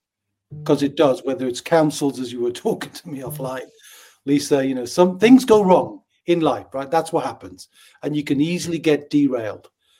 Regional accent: North East England, United Kingdom; accent: Geordie with a soft touch of London; now in London, United Kingdom; bringing workers from the northeast of England, which is where I'm originally from. So my accent is not Irish. It's Geordie with a soft touch of London, where I've been for the last 30 years.

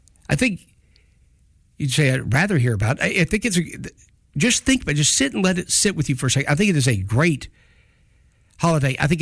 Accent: United States; I'm American. We come from Ireland, but I'm American.

